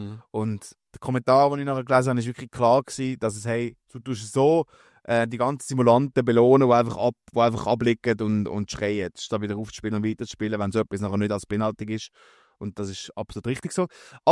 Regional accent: Switzerland; wo wir als Schweizer ganz schlechte Erinnerungen haben

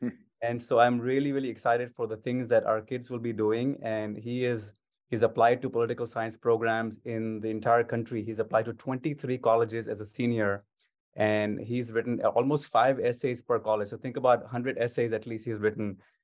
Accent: Dallas, Texas, United States; When I travel internationally, I don't say I'm from Dallas, U.S. I say I'm from Texas, and everybody knows that, right?

